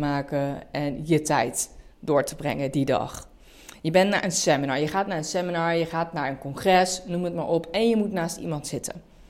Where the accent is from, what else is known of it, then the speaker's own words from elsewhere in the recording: Nijmegen, Gelderland, Netherlands; also born or lived in Amsterdam; ik kom uit Nijmegen, ik heb ook 10 jaar in Amsterdam gewoond. En ik ken heel veel mensen met verschillende afkomsten. Ik ben zelf van Turkse komaf.